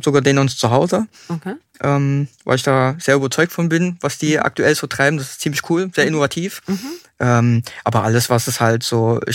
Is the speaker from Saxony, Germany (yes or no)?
yes; Leipzig, Saxony, Germany; ich komme ja aus Leipzig und da sind es natürlich viele Clubs auch in Leipzig.